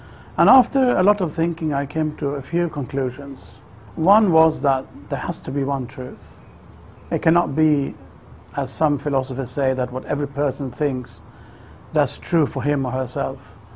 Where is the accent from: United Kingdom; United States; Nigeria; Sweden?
Sweden; I'm going to tell you how I came into Islam. I grew up in Sweden. I was born in the late 50s.